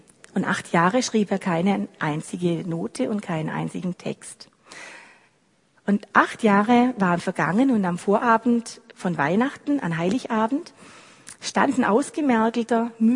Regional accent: Swabia, Germany; ich bin ja Schwäbin.

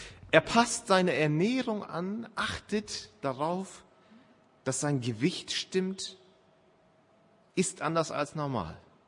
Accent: Northern Germany, Germany; für mich als Norddeutscher ist das der Super-GAU da hoch

